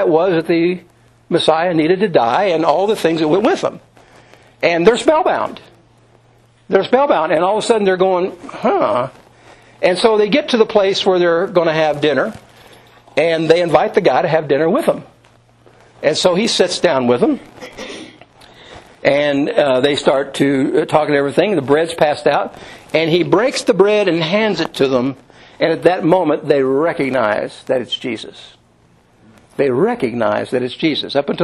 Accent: Louisville, Kentucky, United States; also born or lived in Owensboro, Kentucky / Telsen, Indiana / Lebanon, Kentucky / Cincinnati, Ohio; I was born in Owensboro, Kentucky, and we moved to Telsen, Indiana when I was real little, and in the second grade we moved to Louisville, Kentucky. And then I spent my seventh grade in Lebanon, Kentucky, and I went to high school in Cincinnati

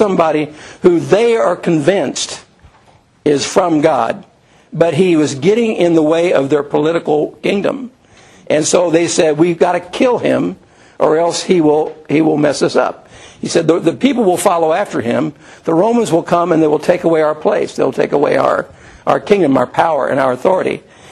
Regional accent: Owensboro, Kentucky, United States; born there; also born or lived in Louisville, United States; I was born in Owensboro, Kentucky.

